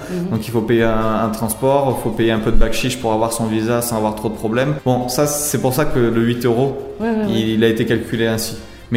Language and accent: French; France; quand on est français, on a beaucoup de chance et qu'il y a énormément de pays où on n'a pas besoin de visa.